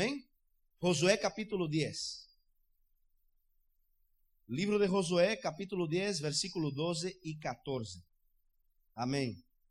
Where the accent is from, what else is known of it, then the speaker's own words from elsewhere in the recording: Pernambuco, Brazil; En el estado de Pernambuco, que es el estado donde nosotros somos originarios de Brasil, tenemos el litoral muy bonito, ¿ok? Y tenemos, adentro del estado, tenemos una área desértica.